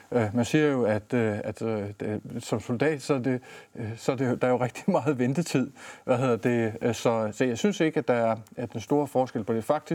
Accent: Store Heddinge, Zealand, Denmark; also born or lived in Texas, United States; jeg er jo ikke fra Randers, men jeg har boet syd for Køge nede i Stor Hedinge på Stevns, hvor jeg er født og opvokset. Havde lige en afstikker til USA nogle år, nede i Texas.

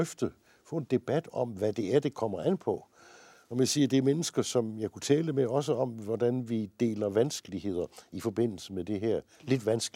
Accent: Region of Southern Denmark, Denmark; born there; Jeg er født i Sønderjylland, ja.

